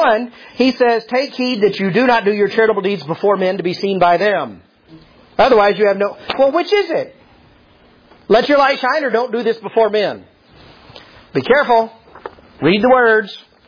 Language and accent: English; Texas, United States; I have become convinced growing up in Texas and growing up in the South that most good Christian people that I've met are horrible.